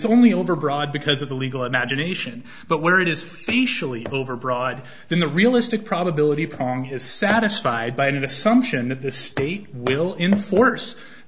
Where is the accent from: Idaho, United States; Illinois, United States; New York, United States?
Idaho, United States; Your Honor, I come from Idaho where we have the same issue as well.